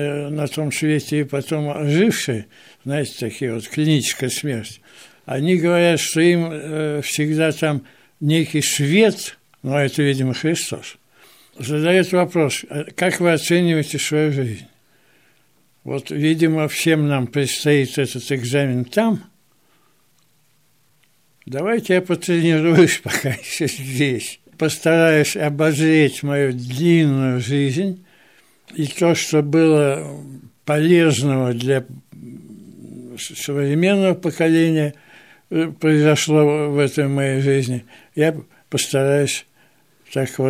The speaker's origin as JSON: {"language": "Russian", "region": "Moscow", "country": "Russia", "tie": "born or raised there", "said": "Вот я коренной москвич, дитя Арбата"}